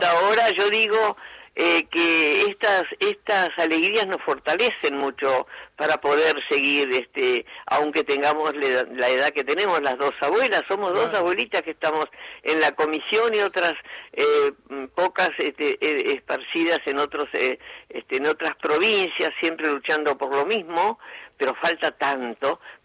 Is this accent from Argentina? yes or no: yes; Argentina; Esa decepción que tienen... que como argentinos no debería existir